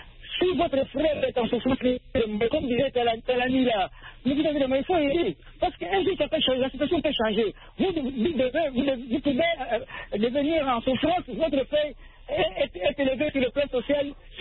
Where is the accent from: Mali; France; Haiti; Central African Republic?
Mali; c'est en Afrique, et c'est tout chez nous au Mali